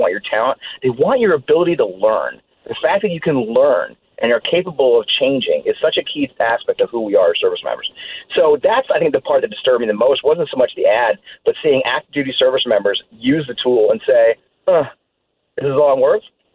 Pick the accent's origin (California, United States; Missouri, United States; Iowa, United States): Missouri, United States; Kirkwood; I'm from Kirkwood, Missouri, right? If my home rep is Kirkwood, Missouri, I want to go back to Kirkwood, Missouri.